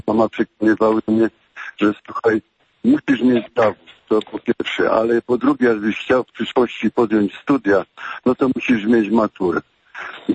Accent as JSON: {"language": "Polish", "town": "Chorzów", "region": "Silesian Voivodeship", "country": "Poland", "tie": "born or raised there", "said": "Wychowywałem się w takiej robotniczej dzielnicy pod obywatorem. Kiedyś ta dzielnica nazywała się Hajduki Wielkie"}